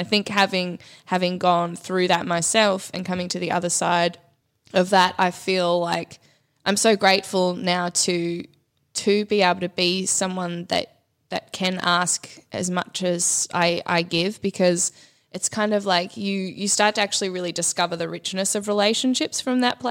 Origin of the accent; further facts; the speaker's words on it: Victoria, Australia; moved away; I lived in Byron for a while. I was from Victoria, and then I moved to Queensland.